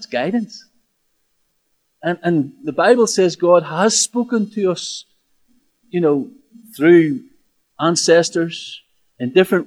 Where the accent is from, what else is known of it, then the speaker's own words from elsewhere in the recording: Belfast, Northern Ireland, United Kingdom; I grew up in North Belfast at a time whenever things in Northern Ireland were not great, to say the least.